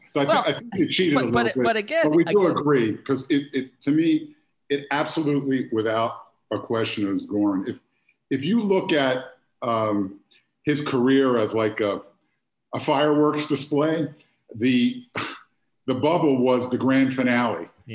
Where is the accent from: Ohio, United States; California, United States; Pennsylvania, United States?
Pennsylvania, United States; Philadelphia; I mean, I may be a little bit partial because I grew up in Philadelphia.